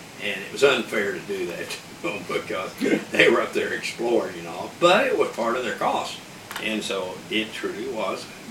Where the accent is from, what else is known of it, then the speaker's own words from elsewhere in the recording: Oklahoma, United States; Well, see, I grew up in Oklahoma. But when I grew up in Oklahoma, it was Democrat. All Democrat.